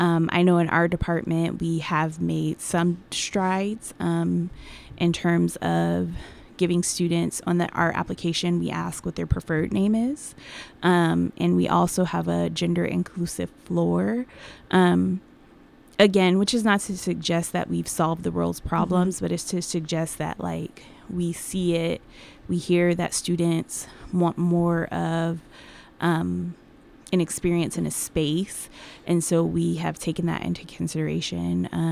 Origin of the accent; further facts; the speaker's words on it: Buffalo, New York, United States; moved away as an adult; I have been living in the Pacific Northwest for the past 14 years to work. I work out at EWU. I'm originally from Buffalo, New York.